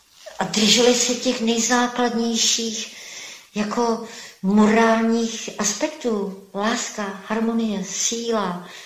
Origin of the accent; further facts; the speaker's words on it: Zlín, Zlín Region, Czechia; born there; Já jsem se narodila v takzvaném Zlíně, neboli to bylo zrovna Gottwaldov, což je teda jméno.